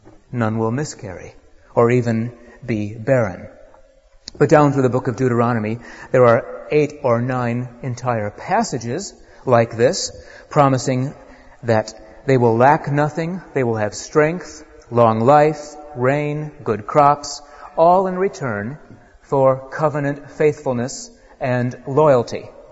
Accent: United States; now in United Kingdom; And as an American often does, I went up to the door

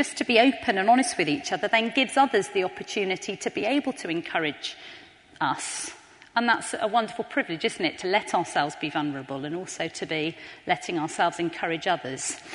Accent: United Kingdom; That's me being very British.

